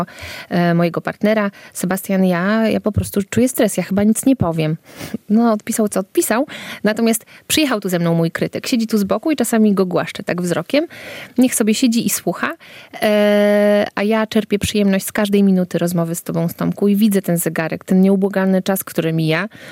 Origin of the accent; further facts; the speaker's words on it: Podlaskie Voivodeship, Poland; ja jestem z Podlasia, no, a właściwie wychowałam się gdzieś między Białymstokiem a Bielskiem Podlaskim. I wsie białostockie są mi bardzo bliskie, jak i kultura, i religia, i ten język